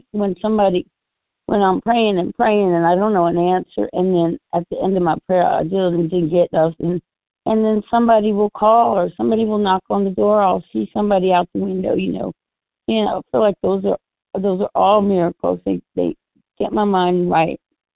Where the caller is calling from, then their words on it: Missouri, United States; I'm calling from Missouri at Central Time.